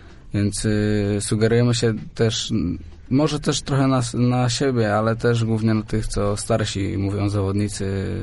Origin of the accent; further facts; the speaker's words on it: Ostrów Wielkopolski, Greater Poland Voivodeship, Poland; Jestem z Ostrowa Woli Wielkopolskiego